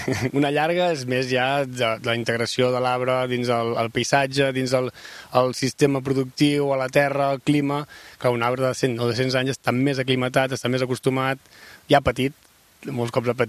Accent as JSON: {"language": "Catalan", "region": "Catalonia", "country": "Spain", "tie": "born or raised there", "said": "Jo sóc del Penedès, sempre he sigut del Penedès."}